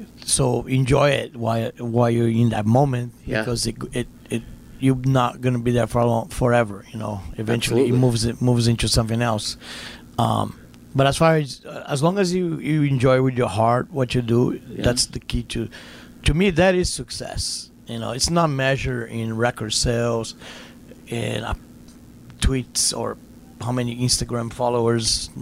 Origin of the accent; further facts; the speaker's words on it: Brazil; I remember growing up in Brazil